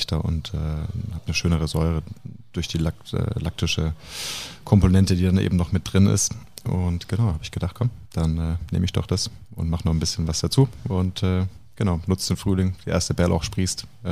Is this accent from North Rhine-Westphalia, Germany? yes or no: no; Baden-Württemberg, Germany; ich als Schwabe.